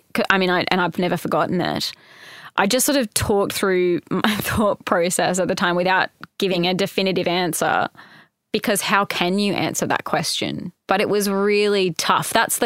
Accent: Hobart, Tasmania, Australia; I am. I'm from Hobart.

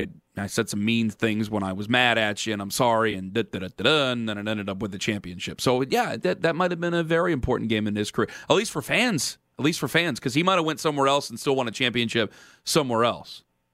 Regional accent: Cleveland, Ohio, United States; Like, I'm from the Cleveland area, okay? I'm from Northeast Ohio.

